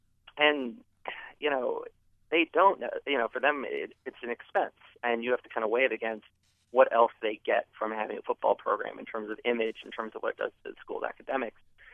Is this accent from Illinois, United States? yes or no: no; New York City, New York, United States; I'm from New York City, but I'm a big Giants fan